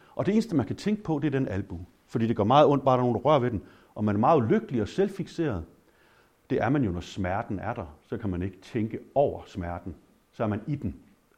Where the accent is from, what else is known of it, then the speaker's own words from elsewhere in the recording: Aarhus, Central Denmark Region, Denmark; now in Thurø, Denmark; kommer oprindeligt fra Aarhus, hvor jeg også er kandidat fra i sin tid i 99. Født og opvokset i Aarhus. Mine forældre er begge fra Sydfyn